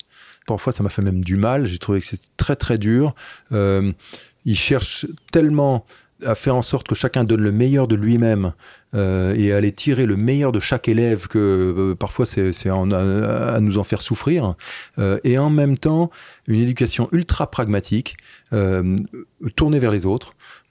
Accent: Paris, Île-de-France, France; born or raised there

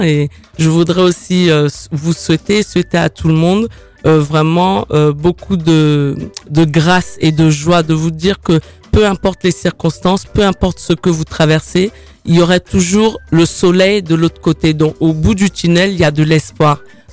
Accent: Brazzaville, Republic of the Congo; moved away; also born or lived in France; Je suis née en France, mais après très jeune, comme mon père travaillait à Brazzaville au Congo, je suis allée au Congo.

